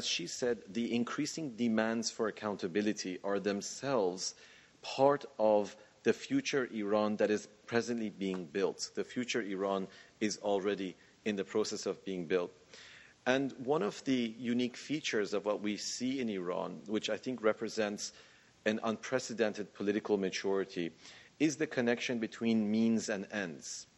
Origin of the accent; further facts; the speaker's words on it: Canada; As a Canadian Iranian, I'm particularly proud